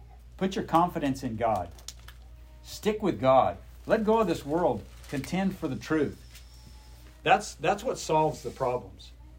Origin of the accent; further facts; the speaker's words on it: New Mexico, United States; I grew up out in New Mexico. My dad, when I was a kid, on his farm, he used to grow alfalfa hay.